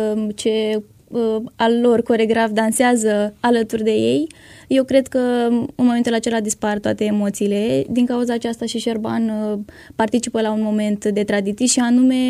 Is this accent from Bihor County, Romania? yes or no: no; Ierbiceni, Iași County, Romania; Da, doar eu sunt din Ierbiceni.